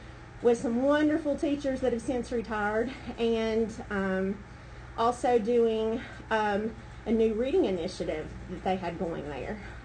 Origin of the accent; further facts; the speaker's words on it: Candler, North Carolina, United States; I was born and raised in Inca Candler. I'm a graduate of Inca High School. I then went to Western Carolina University